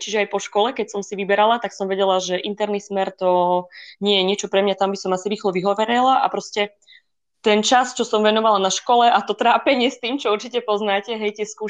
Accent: Košice, Košice Region, Slovakia; Pochádzam pôvodne z Košic.

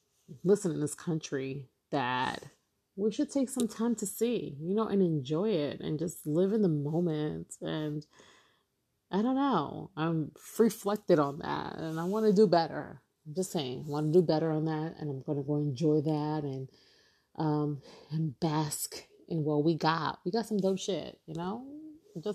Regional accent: Brooklyn, New York, United States; I'm speaking from being a New Yorker, born and raised, there's so many things that I have not seen, even to this day, as born and raised in Brooklyn

